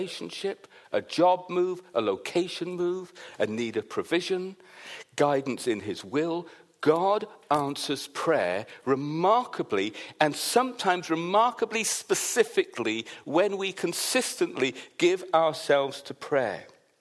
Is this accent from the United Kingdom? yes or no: yes; Wales, United Kingdom; because I am originally from Wales.